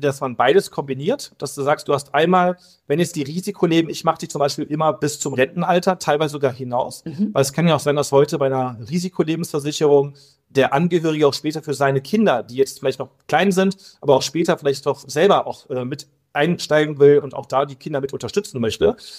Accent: North Rhine-Westphalia, Germany; jetzt komme ich aus dem Rheinland, da sind wir alle mal ein bisschen lockerer mit der Zunge unterwegs

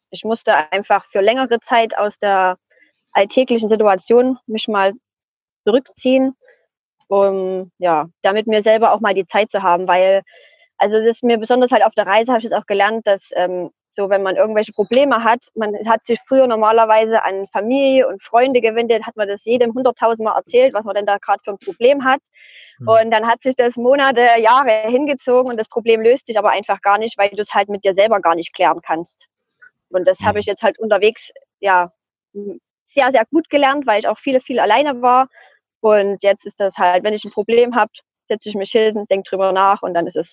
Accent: Spain; Dann habe ich ihm auch gesagt, ich komme aus Spanien

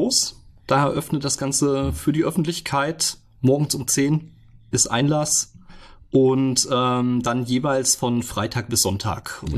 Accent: Heimbach, Hesse, Germany; Ich bin gebürtiger Fulderer, ja. Ich komme aus Heimbach und bin dort auch aufgewachsen und habe da die meiste Zeit meines Lebens verbracht, außer ein paar Jahre, die ich im Studium war.

